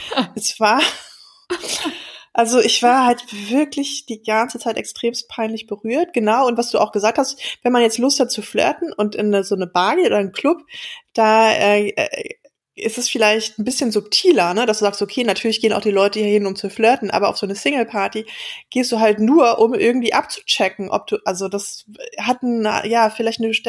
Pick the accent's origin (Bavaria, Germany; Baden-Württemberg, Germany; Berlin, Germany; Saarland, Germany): Berlin, Germany; Ich bin in Berlin aufgewachsen, was ja schon auch immer relativ wenig Shaming sozusagen hatte.